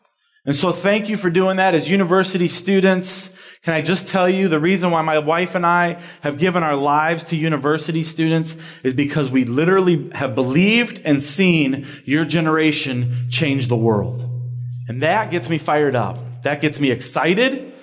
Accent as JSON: {"language": "English", "town": "Clearwater", "region": "Florida", "country": "United States", "said": "I'm not really from there. I'm actually from Clearwater, Florida."}